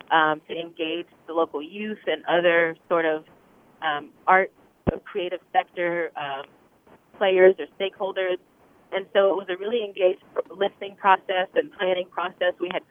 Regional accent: Morganton, North Carolina, United States; my upbringing, which was very much being raised in a village.

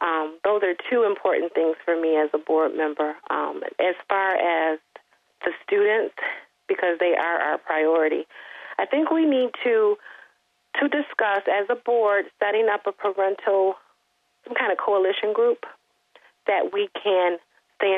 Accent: Albion, United States; I was born and raised in Albion, and my heart is in this community and with these parents and with these children.

